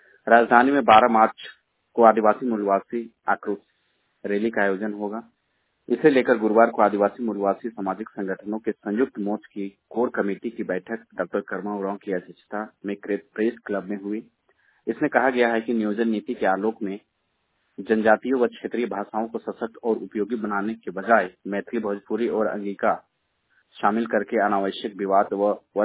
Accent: Ranchi, Jharkhand, India; मैं रांची से हूँ

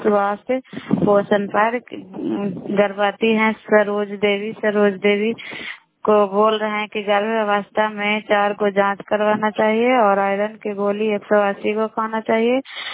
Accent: Bairiganj, Bihar, India; मैं नालंदा जिला का रहने वाली हूँ। मैं कराई ब्लॉक मकराता पंचायत ग्राम बैरीगंज से बोल रही हूँ।

